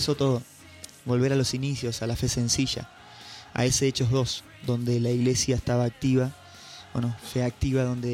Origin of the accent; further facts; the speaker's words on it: Rosario, Santa Fe, Argentina; born there; soy hijo de pastor y nací en Rosario, en Santa Fe, ahí en el norte argentino.